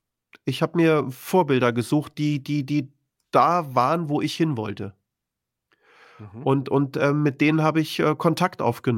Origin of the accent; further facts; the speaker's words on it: Berlin, Germany; ich bin in Berlin groß geworden